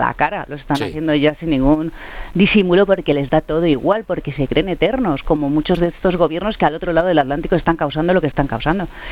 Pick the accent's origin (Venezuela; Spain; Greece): Spain; Madrid, Community of Madrid; Y yo como madrileña, que por encima de todo soy española